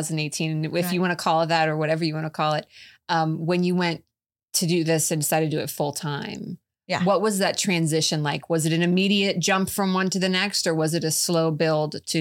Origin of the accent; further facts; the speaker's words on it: Palm Beach Gardens, Florida, United States; I mean, I grew up in Palm Beach Gardens. I lived in West Palm Beach for a decade